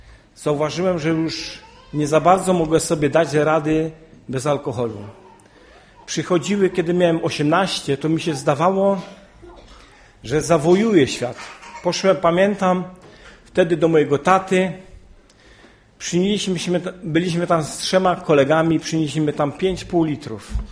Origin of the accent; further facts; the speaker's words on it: Jastrzębie-Zdrój, Silesian Voivodeship, Poland; ja pochodzę z miasta, z Jastrzębia. Ja nie mieszkałem w Wiśle.